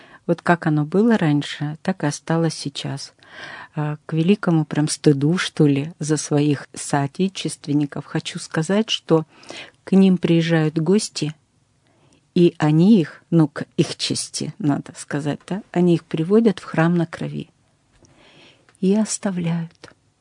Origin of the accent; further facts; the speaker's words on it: Nakhodka, Primorsky Krai, Russia; А я говорю, а я из Находки.